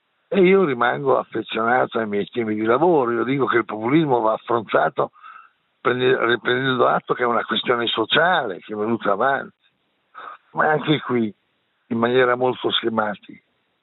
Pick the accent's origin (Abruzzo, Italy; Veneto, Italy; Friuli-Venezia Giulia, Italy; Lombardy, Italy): Lombardy, Italy; da lombardo che dialoga sul confine con il Ticino io dico